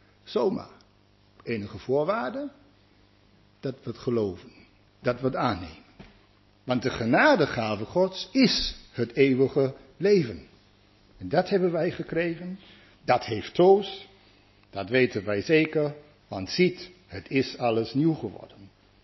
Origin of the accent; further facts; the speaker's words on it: North Rhine-Westphalia, Germany; accent: German; Dutch is a second language; Ik kom uit de buurt van Düsseldorf, daar ligt het Neandertal.